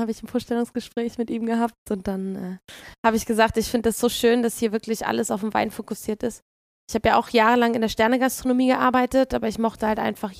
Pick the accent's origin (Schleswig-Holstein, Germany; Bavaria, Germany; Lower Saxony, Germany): Schleswig-Holstein, Germany; Kiel; als ich 2017 in die Pfalz gezogen bin. Als Kieler ist man Biertrinker.